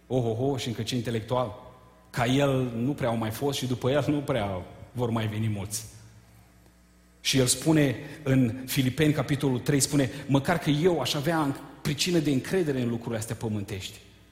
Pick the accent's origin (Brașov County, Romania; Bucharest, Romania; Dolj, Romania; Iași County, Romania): Iași County, Romania; Iași; Eu m-am născut în Iași, asta e capitala Moldovei.